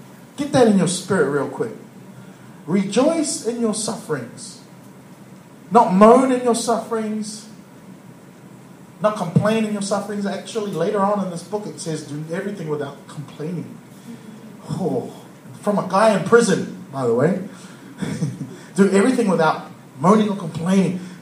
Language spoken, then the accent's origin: English; New Zealand; Sure, I'm a Kiwi. Sure, I'm from New Zealand. And I'm proud to be from New Zealand. I'm proud to be a Samoan.